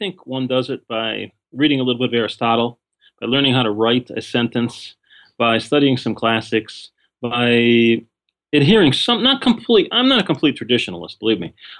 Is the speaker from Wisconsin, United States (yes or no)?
no; Detroit, Michigan, United States; I come from Detroit, which was a city with problems.